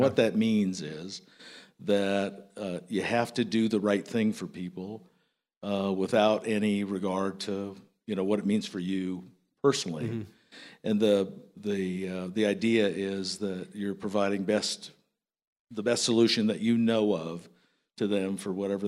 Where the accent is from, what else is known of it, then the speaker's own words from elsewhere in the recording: Portland, Oregon, United States; I am from the Portland, Oregon area. I've spent a lot of time here in New Mexico, though.